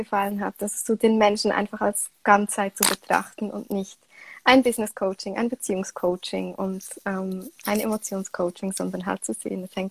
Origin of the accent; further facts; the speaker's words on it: Switzerland; Wie man hört, komme ich aus der Schweiz. Und ich bin aktuell 29 Jahre alt.